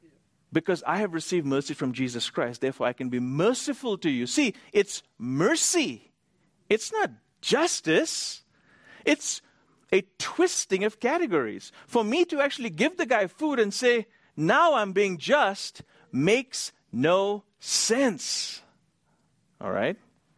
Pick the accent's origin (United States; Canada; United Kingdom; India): India; growing up in India where there are tiers of people, where there is a caste system